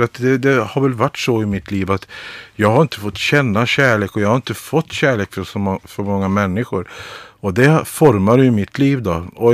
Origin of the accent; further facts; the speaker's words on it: Boliden, Västerbotten County, Sweden; Jag är uppvuxen i Boliden och gick i skola där och bodde tillsammans med min mamma och vi var 4 syskon och jag var ju liksom en så kallad tattarunge då, liksom, i min uppväxt där